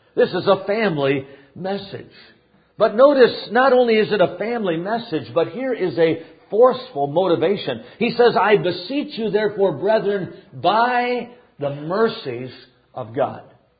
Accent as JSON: {"language": "English", "region": "Wisconsin", "country": "United States", "lives_now": "California, United States", "said": "I'm from Wisconsin, transplanted to California."}